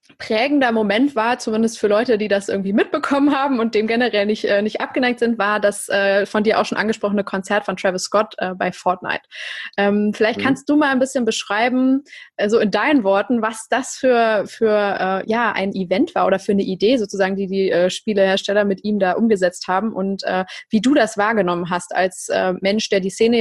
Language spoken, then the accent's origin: German; Cologne, North Rhine-Westphalia, Germany; das mit der Gamescom zum Beispiel kann ich jetzt als Kölnerin einfach super beschreiben